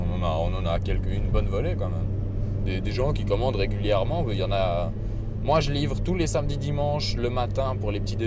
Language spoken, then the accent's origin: French; Fribourg, Switzerland; Je suis fribourgeois.